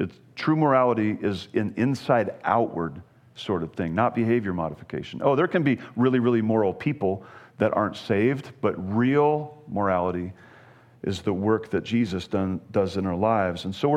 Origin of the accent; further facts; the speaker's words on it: Idaho, United States; now in Montana, United States; I mean, I was raised in Idaho, right?